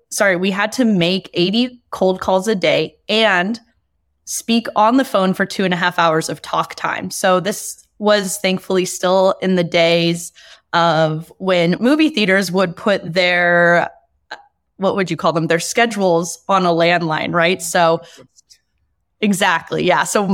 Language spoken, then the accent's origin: English; San Francisco, California, United States; also born or lived in Spain; So after college, I actually lived in Spain for a few years. I was teaching English. And I'm from San Francisco